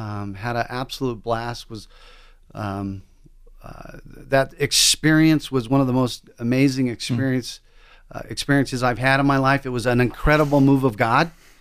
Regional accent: California, United States; Well, I grew up in Southern California. Had a dad and mom that loved the Lord.

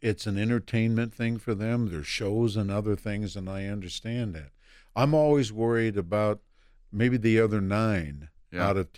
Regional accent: Las Vegas, Nevada, United States; also born or lived in Hagerstown, Maryland; Well, I was born in Hagerstown, Maryland, but I was raised in Las Vegas.

